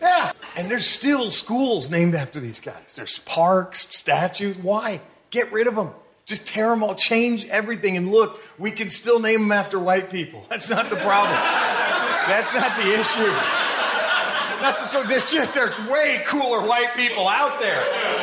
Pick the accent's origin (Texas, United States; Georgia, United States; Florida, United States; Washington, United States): Texas, United States; Dallas; I'm originally from Dallas, Texas. I went to Stonewall Jackson Elementary School.